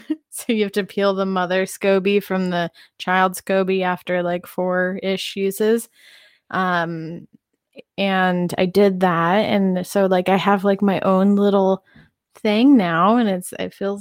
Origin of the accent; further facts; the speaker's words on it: Seattle, Washington, United States; I'm from Seattle where it rains a lot.